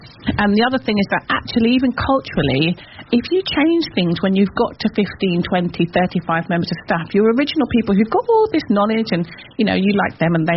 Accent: Wolverhampton, West Midlands, United Kingdom; now in Kent, United Kingdom; But I am originally from Wolverhampton, which is why I do say things like glass and not glass, because there's no R in there.

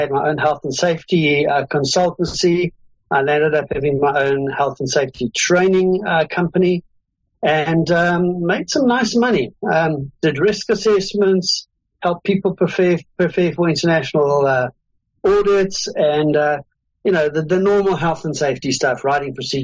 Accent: South Africa; also born or lived in Zambia; I was born in Zambia a long while ago. My parents left Zambia in 1967 and moved to South Africa, where I completed my high school education

